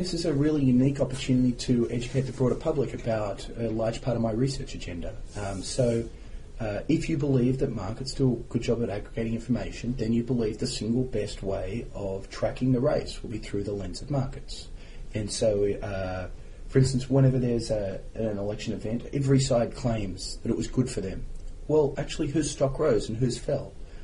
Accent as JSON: {"language": "English", "country": "Australia", "said": "as an Australian myself, gambling is not regarded as repugnant."}